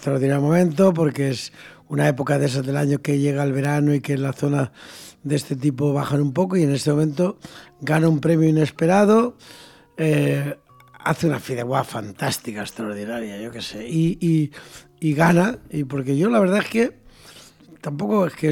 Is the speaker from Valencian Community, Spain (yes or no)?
yes; Valencian Community, Spain; somos valencianos todos de aquí, de siempre